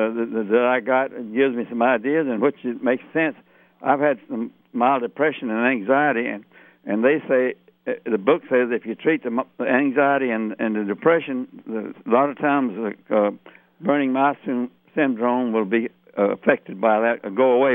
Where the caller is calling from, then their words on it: San Pablo, California, United States; I'm calling from San Pablo, California.